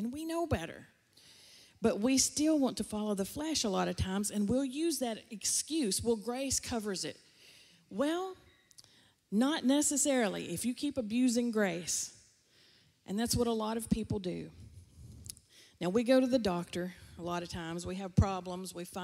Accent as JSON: {"language": "English", "region": "Tennessee", "country": "United States", "said": "I'm from Tennessee, remember?"}